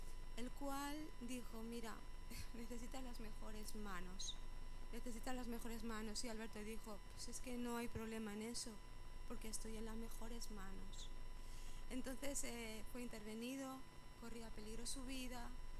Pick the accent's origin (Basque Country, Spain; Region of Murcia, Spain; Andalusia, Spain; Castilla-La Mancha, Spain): Castilla-La Mancha, Spain; nosotros somos de Castilla-La Mancha, somos manchegos de Cuenca y Ciudad Real, respectivamente